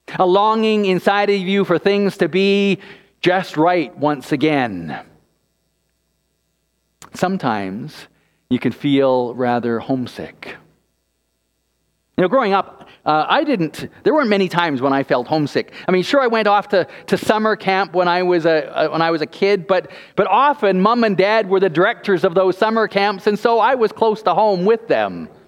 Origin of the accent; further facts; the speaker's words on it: Canada; I had moved back home to Canada. But even though I was back in my home country